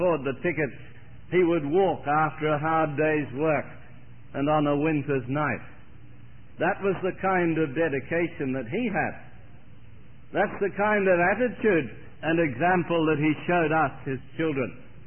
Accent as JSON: {"language": "English", "town": "Sydney", "region": "New South Wales", "country": "Australia", "tie": "born or raised there", "said": "I grew up in Sydney during the Depression years. My father was just a navvy on the local council, a hard-working man."}